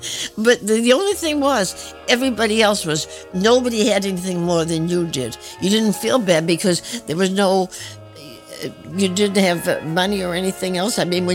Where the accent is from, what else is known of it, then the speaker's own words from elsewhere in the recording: Quincy, Massachusetts, United States; born there; I was born in Quincy, Massachusetts, September 17, 1919. Both of my parents were Norwegian